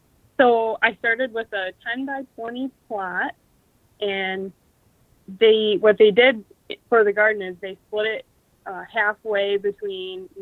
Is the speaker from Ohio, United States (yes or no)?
no; Michigan, United States; So I'm from Michigan, and that's where I live still now.